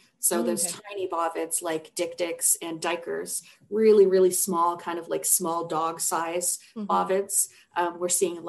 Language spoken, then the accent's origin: English; Canada; as a Canadian girl